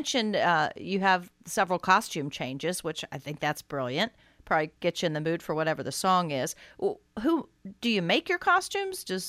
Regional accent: Nashville, Tennessee, United States; Now I've got to ask you what high school you went to, because I grew up in Nashville as well.

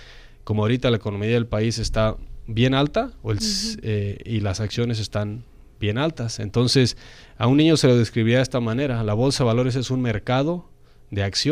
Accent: Zacapu, Michoacán, Mexico; yo cuando voy a mi pueblo ahí en México, en Zacapu

